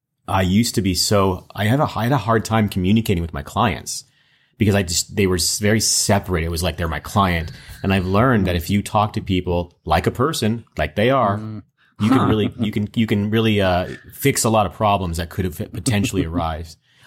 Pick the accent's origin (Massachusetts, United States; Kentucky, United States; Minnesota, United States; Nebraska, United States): Kentucky, United States; So I lied to my new school to be cool. I was from California, not from Kentucky.